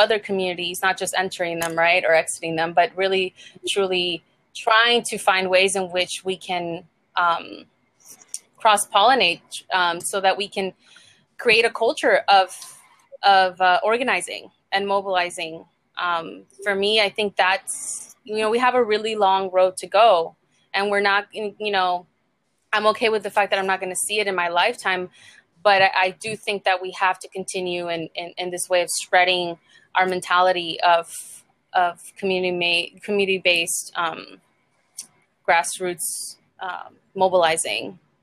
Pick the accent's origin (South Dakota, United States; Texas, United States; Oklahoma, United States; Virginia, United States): Texas, United States; I'm from Texas